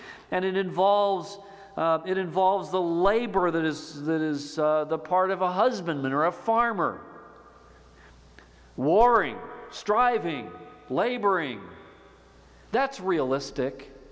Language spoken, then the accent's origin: English; Illinois, United States; But we should understand, as American Christians and Sauk Valley Christians, we should understand that our privilege of very little true persecution is an anomaly.